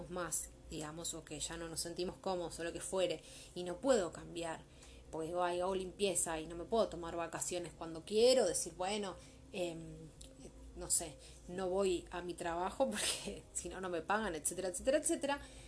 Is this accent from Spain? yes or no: no; Argentina; porque bueno, en el banco es complicado siendo argentino